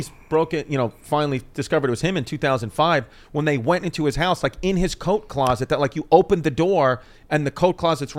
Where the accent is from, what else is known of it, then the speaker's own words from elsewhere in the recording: Queens, New York, United States; But that's why I grew up in Queens. You would go to Long Island and all that.